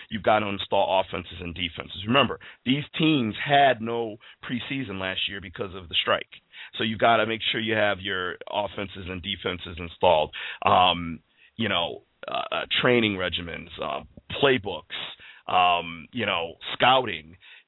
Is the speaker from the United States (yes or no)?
no; Australia; I'm an Australian fan, and although I follow the Redskins, I am not anti-Dallas.